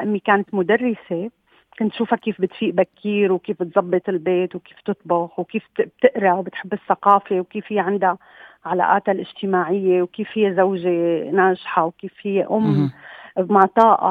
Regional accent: Damascus, Damascus Governorate, Syria; moved away as an adult; also born or lived in Lebanon; أنا انولدت بدمشق، ولما كان عمري 16 سنة بلشت روح بعدة أيام بالأسبوع لمركز اسمه مركز أدهم إسماعيل للفنون التشكيلية.

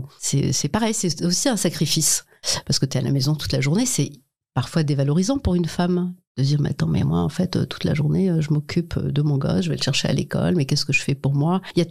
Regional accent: Illzach, Grand Est, France; Je viens de Mulhouse, enfin d'Ilzac, plus précisément d'un quartier, d'une banlieue, mais ce n'était pas avec les grandes tours, mais c'était quand même un quartier.

